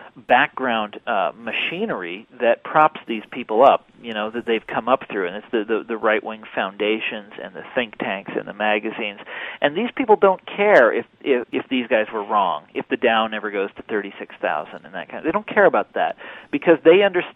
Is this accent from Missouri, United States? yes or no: yes; Kansas City, Missouri, United States; The paper in my hometown of Kansas City, for example, is owned by Knight Ridder.